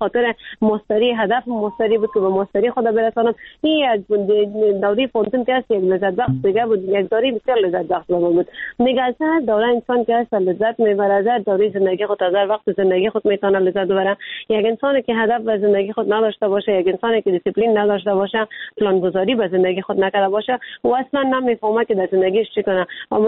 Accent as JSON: {"language": "Persian", "country": "Afghanistan", "said": "ما خود ما افغان هستیم"}